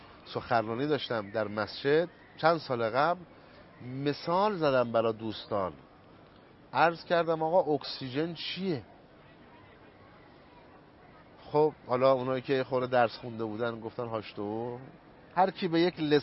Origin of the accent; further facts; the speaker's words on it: Qom, Iran; یکی از بزرگترین افتخارات من این است که در این شهر متولد شدم و در این شهر پرورش یافتم.